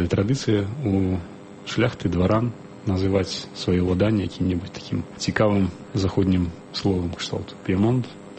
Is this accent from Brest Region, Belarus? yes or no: no; Zadnye, Vitebsk Region, Belarus; born there; Я нарадзіўся ў вёсцы на Талачыншчыне, Віцебская область. Вёска называецца Заднё, з такой дзіўнай назвай, але вёска... Зараз так называецца. Раней яна складалася з двух частак, адна з которых называлася Пьемонт. Вось, менавіта ў гэтай частцы вёскі я нарадзіўся.